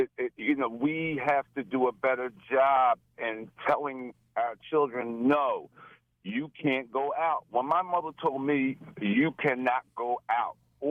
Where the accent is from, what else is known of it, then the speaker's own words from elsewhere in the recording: Philadelphia, Pennsylvania, United States; Now, I grew up in South Philly. Okay.